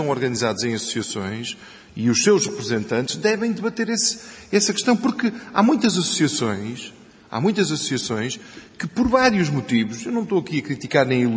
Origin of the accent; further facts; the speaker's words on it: Porto, Portugal; porque eu sou do Porto, nascido no Porto.